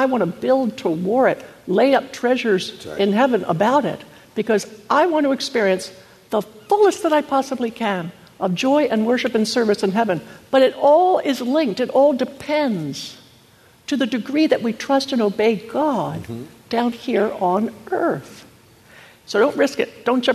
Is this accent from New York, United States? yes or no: no; Maryland, United States; Because I'm from Maryland. And so, you know, I like oyster stew and all that good stuff.